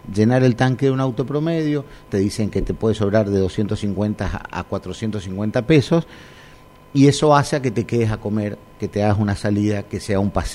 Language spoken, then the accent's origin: Spanish; Misiones, Argentina; nosotros, viste, tenemos el portuñol y tenemos, viste, la chipa y tenemos, uh-huh, el otro. Nosotros somos dentro de la Argentina, culturalmente estamos abrazados a Brasil y a Paraguay